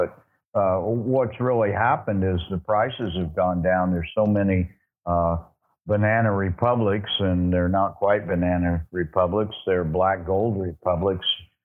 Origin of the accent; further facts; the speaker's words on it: United States; being an American with a second residence here